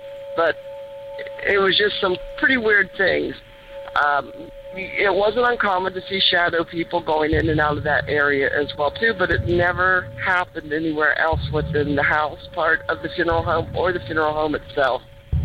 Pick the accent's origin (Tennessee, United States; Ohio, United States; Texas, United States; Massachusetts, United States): Ohio, United States; Lancaster; I grew up in the state of Ohio, born and raised in Lancaster